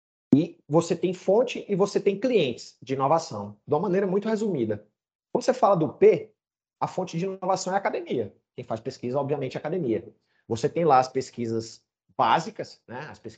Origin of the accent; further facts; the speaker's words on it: Maranhão, Brazil; nosso estado do Maranhão, e eu falo disso com muito orgulho, sendo maranhense, nascido e criado, né?